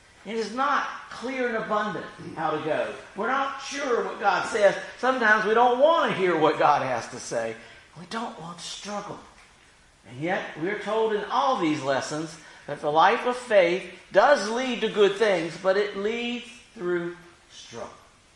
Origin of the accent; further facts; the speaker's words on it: Roanoke, Virginia, United States; When I was growing up in Roanoke